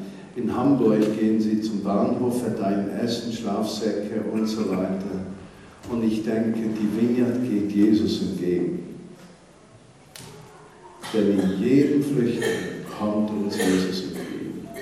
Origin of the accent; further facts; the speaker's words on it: Switzerland; Als Schweizer darf ich das sagen, weil ich ja nichts zu sagen habe.